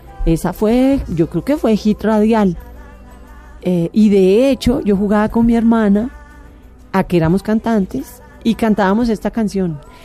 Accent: Bogotá, Colombia; Yo soy bogotana, pero todo el mundo piensa que yo soy paisa.

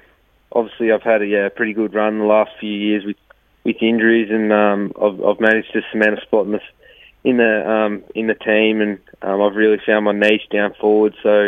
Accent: Swan Hill, Victoria, Australia; Yeah, so I grew up in Swan Hill

